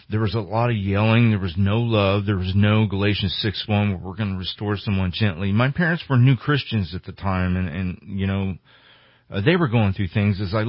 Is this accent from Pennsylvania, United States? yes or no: no; St. Louis, Missouri, United States; born there; I was born in 1975 in St. Louis, Missouri.